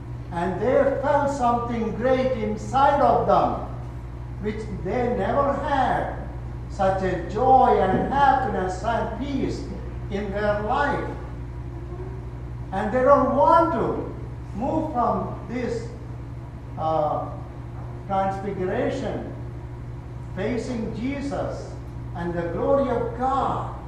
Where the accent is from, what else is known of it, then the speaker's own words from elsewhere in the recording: Kerala, India; moved away as an adult; now in United States; I was born and brought up in India, southwestern part of India, state of Kerala.